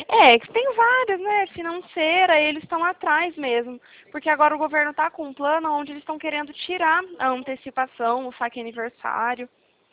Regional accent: Arapongas, Paraná, Brazil; Eu sou daqui de Arapongas, Paraná.

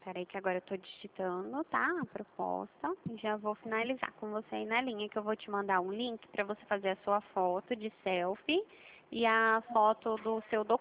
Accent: Dracena, São Paulo, Brazil; Nós somos de Dracena.

